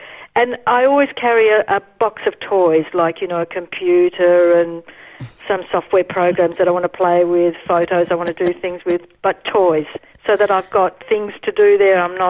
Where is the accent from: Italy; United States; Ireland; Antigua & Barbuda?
Italy; Trieste, Friuli-Venezia Giulia; I came originally from Trieste, so I have family both. Trieste is near the Slovene border, so I have family in Italy around that area, and I also have family in Slovenia around that area.